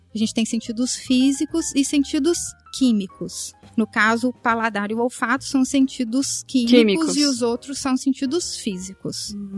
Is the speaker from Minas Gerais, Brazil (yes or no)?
yes; Lavras, Minas Gerais, Brazil; Do sul de Minas, da região de Lavras. Eu sou de Lavras, o meu pai é engenheiro agrônomo, o meu avô era produtor de café e o meu pai herdou a fazenda dele.